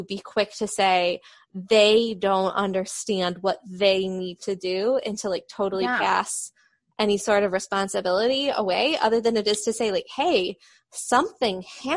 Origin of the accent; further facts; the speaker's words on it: Detroit, Michigan, United States; also born or lived in Texas; And like, when I lived in Texas, I tell people, oh, we're from the Detroit area.